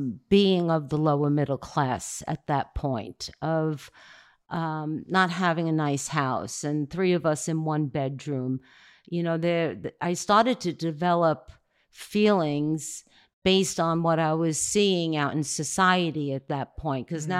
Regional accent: Staten Island, New York, United States; I'm from Staten Island, New York.

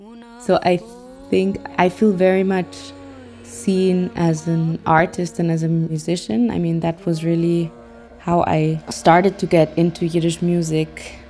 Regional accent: Vienna, Austria; English is a second language; I'm from Vienna, Austria.

